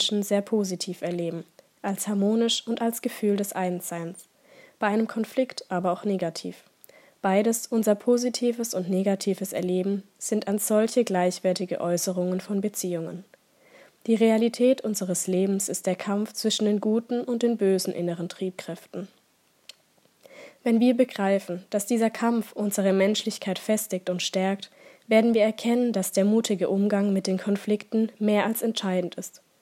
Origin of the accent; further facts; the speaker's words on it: Pforzheim, Baden-Württemberg, Germany; ich komme aus Pforzheim